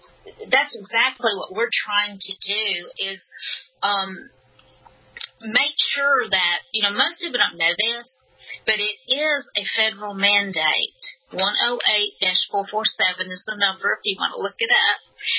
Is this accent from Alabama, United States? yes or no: yes; Alabama, United States; I'm from Alabama, if you can't tell with my accent. And I was raised a Blue Dog Democrat.